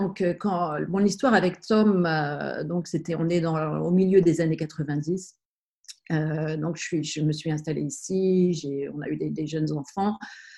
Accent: Normandy, France; born there; Oui, alors je suis née en Normandie, effectivement.

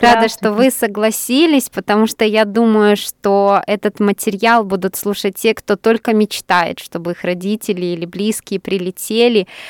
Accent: Siberia, Russia; Да, я знаю, я тоже из Сибири.

